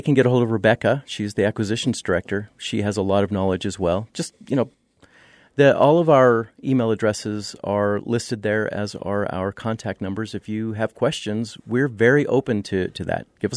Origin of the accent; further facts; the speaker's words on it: New Mexico, United States; Now, I'm from New Mexico. I grew up in New Mexico, and I remember seeing films, westerns mostly, that had some recognizable features.